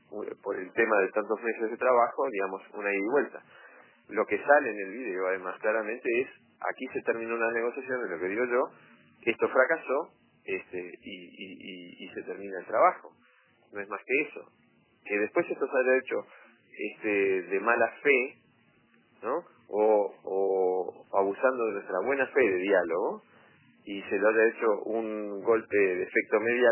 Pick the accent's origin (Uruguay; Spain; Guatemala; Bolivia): Uruguay; yo como uruguayo